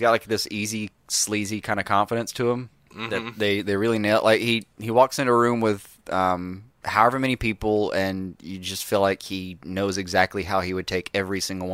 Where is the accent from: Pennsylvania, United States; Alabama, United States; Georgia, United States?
Alabama, United States; By the way, we're from Alabama, so